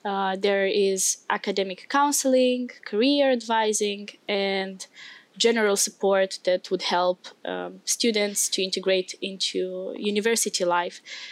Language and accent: English; Moldova; now in Lüneburg, Germany; and I come from Republic of Moldova.